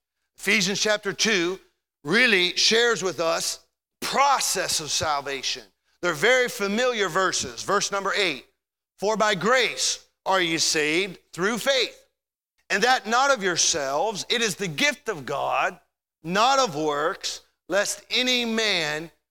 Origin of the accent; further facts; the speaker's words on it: Michigan, United States; born there; I was born into that family. I was born in Michigan.